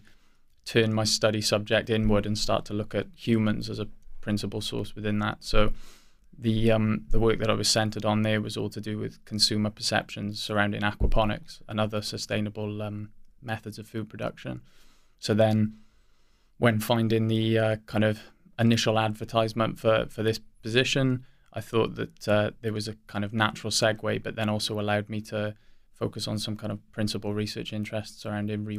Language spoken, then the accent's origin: English; Wales, United Kingdom; I'm a Welsh PhD student. I'm also in my second year.